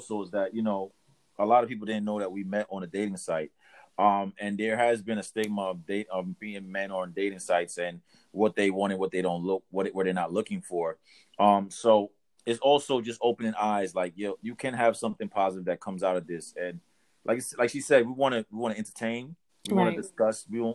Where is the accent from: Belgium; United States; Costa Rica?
Costa Rica; I'm Hispanic. I'm from Costa Rica